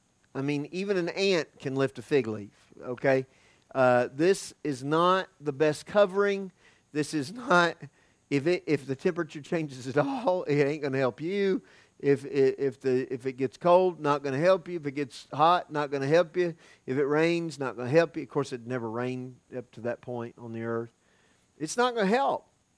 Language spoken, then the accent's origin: English; Florida, United States; I'm from Florida. We've got some banana trees.